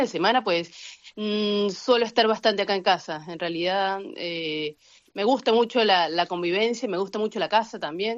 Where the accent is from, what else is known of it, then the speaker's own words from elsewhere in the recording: Venezuela; moved away; also born or lived in Colombia / Argentina; Yo realmente salí de Venezuela hace 11 años, exiliada por la situación tan crítica que tiene nuestro país, y he estado en varios países de Sudamérica viviendo, dentro de ellos Colombia, en Argentina también